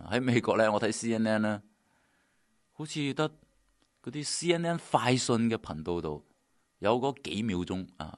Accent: Hong Kong; 好似我以前细个喺香港读书嘅时候睇新闻

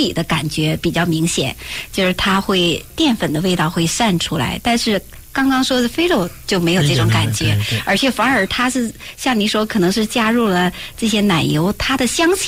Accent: northern China, China; 我小的时候是在中国大陆。

